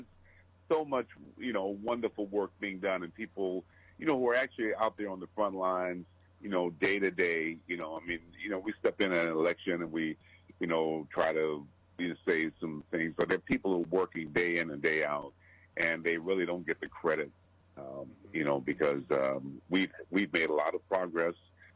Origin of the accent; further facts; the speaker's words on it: Michigan, United States; I was in my hometown, Michigan, and I went to places and I saw people watching.